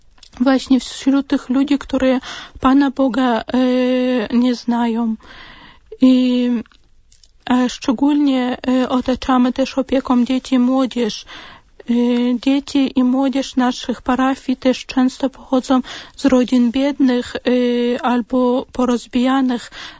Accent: Kazakhstan; urodziłam się w Kazachstanie. Wychowywałam się właśnie w tych czasach jeszcze do 90 roku

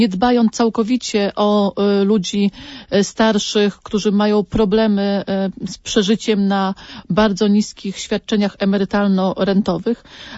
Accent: Puławy, Lublin Voivodeship, Poland; jestem z Puła, więc muszę to powiedzieć

